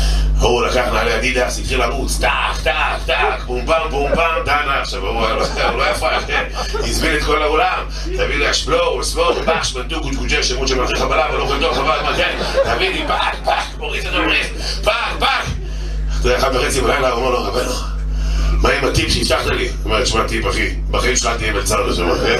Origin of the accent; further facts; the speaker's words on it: Bnei Brak, Tel Aviv District, Israel; אבל אני אחד משעת אצלנו בבני ברק